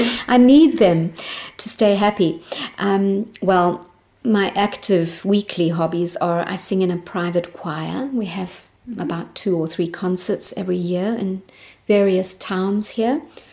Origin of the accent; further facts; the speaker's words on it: Durban, KwaZulu-Natal, South Africa; I grew up in a big city in South Africa called Durban. It's in the northeast coast of South Africa.